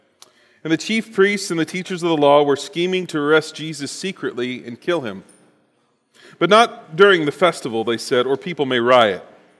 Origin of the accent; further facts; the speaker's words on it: Texas, United States; I grew up in South Texas.